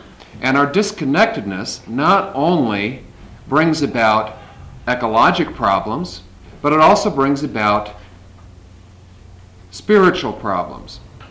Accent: Minnesota, United States; I am a geologist. I come from Minnesota. Yes, there is geology in Minnesota.

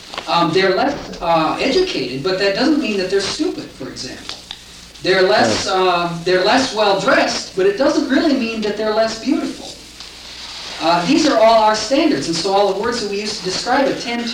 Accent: South Dakota, United States; And growing up in South Dakota puts our family somewhere behind, you know, the leading edge.

